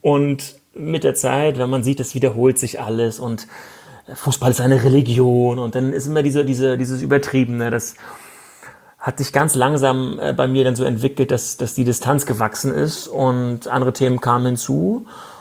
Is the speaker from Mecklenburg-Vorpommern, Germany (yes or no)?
yes; Mecklenburg-Vorpommern, Germany; Also ich bin ja in einem kleinen Dorf aufgewachsen in Mecklenburg, so 30 Kilometer von Rostock entfernt